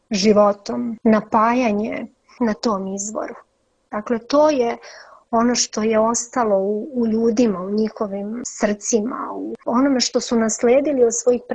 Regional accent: Čačak, Moravica District, Serbia; born there; ja koja sam rođena u Čačku i gdje je ta moja pupčana vrpca presečena

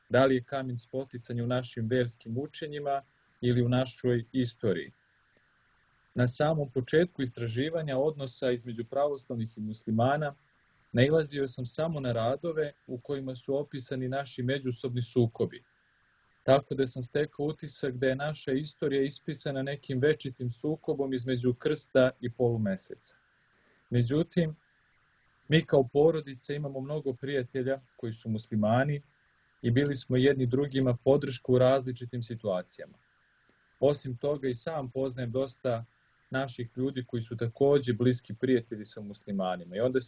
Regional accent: Kosovo; Pošto sam rodom sa Kosova i Metohije, gde se doselio moj pradeda iz Crne Gore, i gde smo živjeli zajedno sa muslimanima

